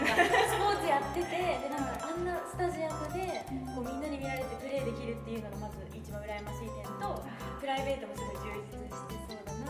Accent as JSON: {"language": "Japanese", "region": "Hokkaido", "country": "Japan", "said": "私は北海道出身で関東を上京してきて、"}